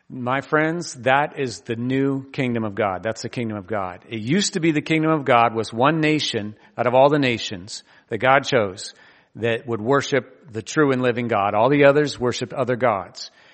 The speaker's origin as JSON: {"language": "English", "town": "Bend", "region": "Oregon", "country": "United States", "tie": "born or raised there", "said": "When I was a kid, I grew up in Bend, Oregon. It was 20,000 people then. It's 150 now and counting, maybe 170."}